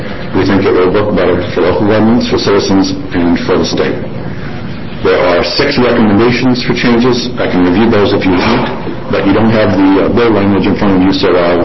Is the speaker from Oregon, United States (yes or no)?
yes; Eugene, Oregon, United States; I am from Eugene.